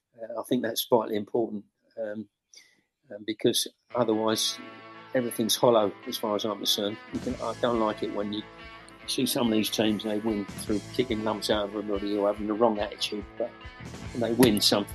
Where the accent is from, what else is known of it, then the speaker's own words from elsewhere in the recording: London, United Kingdom; I was brought up in London. I played at Fulham, and my brother played for Wimbledon. So, I was more a London boy, you know, more than anything, and moved down to Crawley when I was 16.